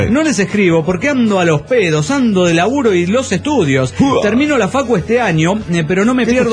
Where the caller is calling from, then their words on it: San Luis, Argentina; de San Luis, Argentina.